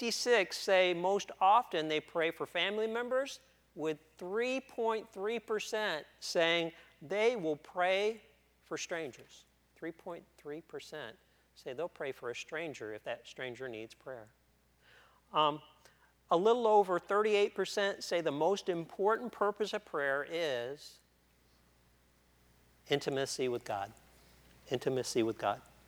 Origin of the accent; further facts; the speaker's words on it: Detroit, Michigan, United States; now in Tennessee, United States; I've already said that I grew up in Detroit. I moved to Tennessee, and I became an elementary school teacher.